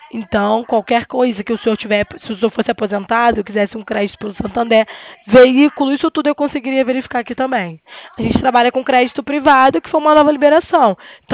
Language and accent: Portuguese; Rio de Janeiro, Brazil; Eu sou do Rio, por isso que eu sou carioca